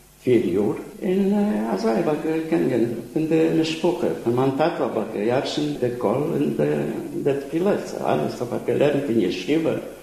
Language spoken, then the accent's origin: German; Cluj-Napoca, Cluj County, Romania; born there; German is a second language; Ich bin geboren in Klosenburg.